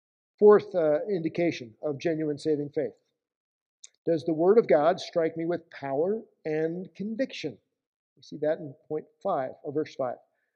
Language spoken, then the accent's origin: English; Iowa, United States; It's like, hi, I'm from Iowa.